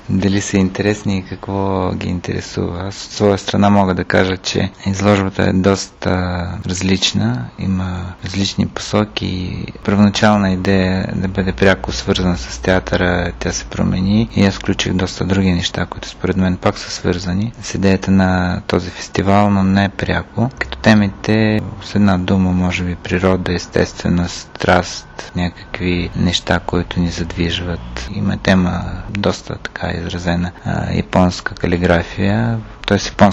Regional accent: Izmail, Odesa Oblast, Ukraine; Прилича ми на моя роден град. Измаил също е малък град в Бесарабия, на брега на Дунава.

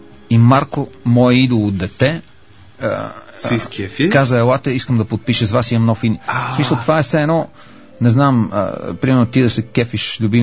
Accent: London, United Kingdom; аз като дете, като растях в Лондон

